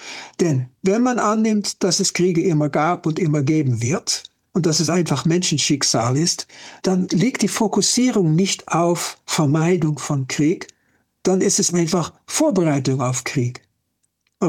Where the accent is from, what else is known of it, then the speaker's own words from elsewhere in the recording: Netherlands; German is a second language; Ich bin ja Holländer